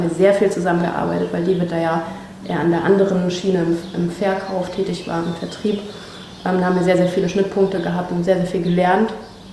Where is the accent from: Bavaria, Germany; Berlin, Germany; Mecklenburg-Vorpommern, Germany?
Mecklenburg-Vorpommern, Germany; Also ich bin hier aufgewachsen im Norden und zwar auf dem Fischland. Habe da quasi meine Kindheit verbracht und meine Jugend.